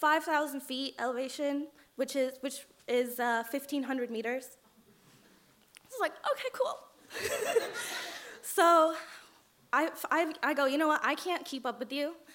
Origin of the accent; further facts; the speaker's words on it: United States; now in Dublin, Ireland; you can probably tell I'm not Irish. I'm American. I've lived in Dublin for on and off the last 3 years.